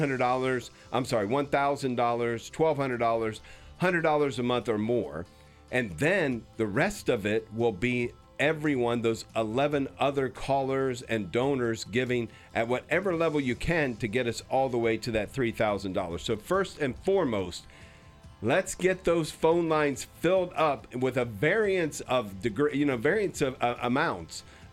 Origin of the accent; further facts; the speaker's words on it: Midwest, United States; accent: Midwestern; I hope I'm saying that correctly in my Midwestern accent.